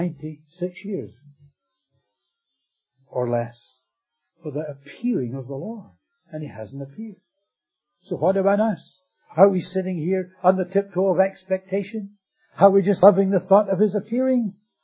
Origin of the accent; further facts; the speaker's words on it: Scotland, United Kingdom; being a Scot